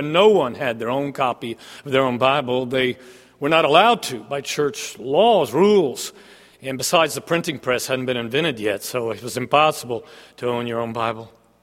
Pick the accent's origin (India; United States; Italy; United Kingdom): Italy; Florence, Tuscany; I grew up in Florence, Italy, because my parents were missionaries